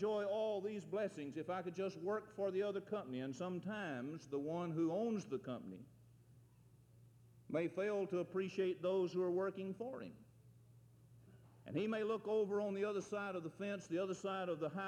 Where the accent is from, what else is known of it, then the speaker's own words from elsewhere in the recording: United States; I'm thankful that I'm an American.